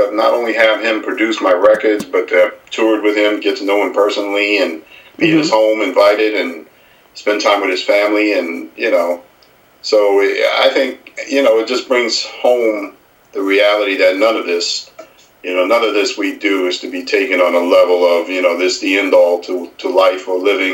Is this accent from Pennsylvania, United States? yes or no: no; New York City, New York, United States; We even have a song in there called … which is an area I grew up in New York City, part of my life.